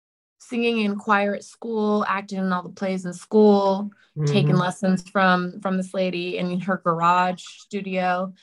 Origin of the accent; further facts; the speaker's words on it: Texas, United States; I mean, I grew up in Texas, so football games are huge. Everybody shows up.